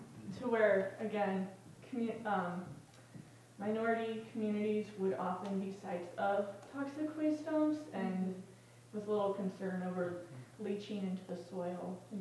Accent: Des Moines, Iowa, United States; I am originally from Des Moines, Iowa.

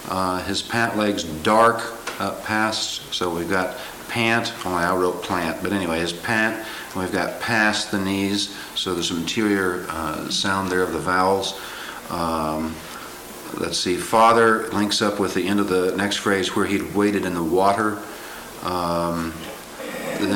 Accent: Kansas, United States; There's a word that they nationally use on the coasts right now for my part of the country. I came from Kansas, and the word is flyover people.

